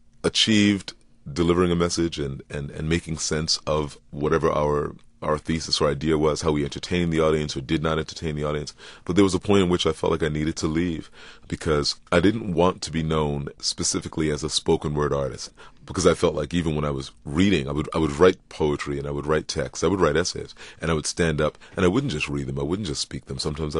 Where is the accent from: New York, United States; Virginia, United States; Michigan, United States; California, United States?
New York, United States; New York City; I mean, I was born in Harlem, but grew up in New York City foster care because my mother was paranoid, schizophrenic, institutionalized all of my life.